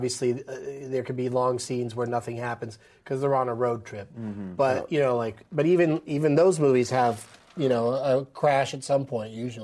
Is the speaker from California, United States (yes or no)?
yes; San Diego, California, United States; They did a lot of those when I grew up in San Diego, and I'd get it, you know, get tickets to them.